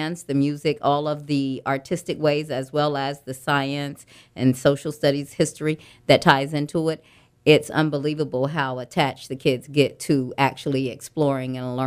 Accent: Georgia, United States; Well, I'm from South Georgia. So growing up, seeing a lot of things culture-wise made me say, okay, I need to learn Spanish.

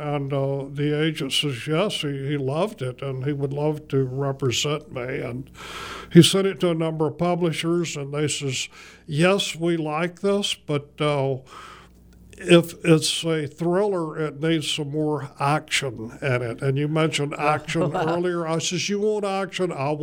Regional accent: Louisiana, United States; And then I'm from Louisiana. I went back to Louisiana

